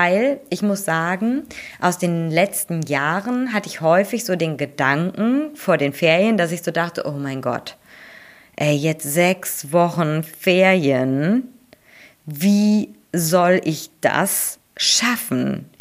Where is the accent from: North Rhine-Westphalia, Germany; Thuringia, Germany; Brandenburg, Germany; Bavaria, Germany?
North Rhine-Westphalia, Germany; Ich komme ja auch aus NRW, ne?